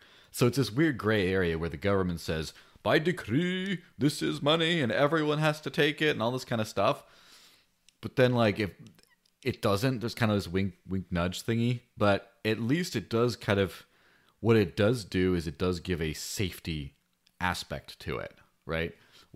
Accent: Arizona, United States; A few do actually on the border town I grew up near in Arizona.

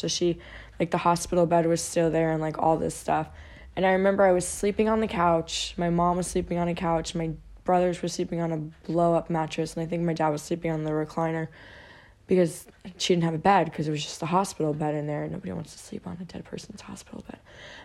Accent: New Jersey, United States; moved away; We moved from New Jersey about like, 12 years ago.

